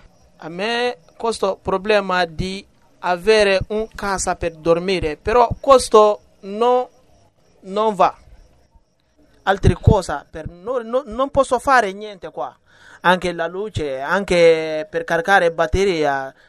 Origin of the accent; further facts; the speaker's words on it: Mali; Italian is a second language; now in Italy; Vengo da Mali, sono maliano.